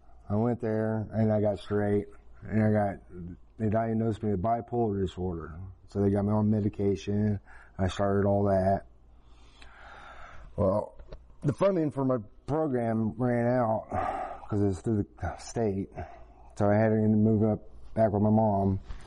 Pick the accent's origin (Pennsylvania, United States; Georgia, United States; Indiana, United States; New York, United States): Indiana, United States; Warsaw; also born or lived in Wichita, Kansas; We lived in Kansas until I was about six. And then we moved to Warsaw. We moved to Warsaw, and my dad ended up leaving us.